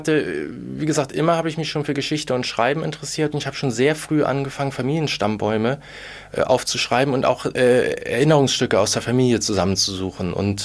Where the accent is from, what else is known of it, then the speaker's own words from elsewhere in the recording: Lower Saxony, Germany; born there; Ich bin in Niedersachsen geboren, im Norden von Niedersachsen, südlich von Hamburg.